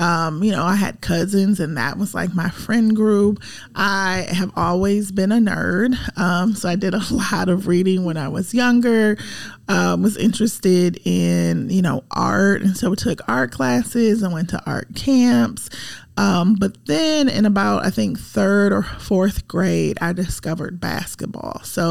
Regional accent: Indiana, United States; So I'm from Central Indiana, right outside of Indianapolis. So Midwestern girl, born and raised.

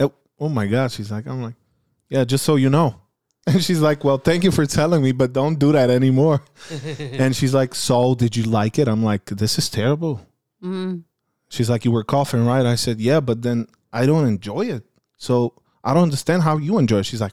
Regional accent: Sofia, Sofia City, Bulgaria; now in Chicago, United States; European style, baby. I am from Sofia. I'm from Europe.

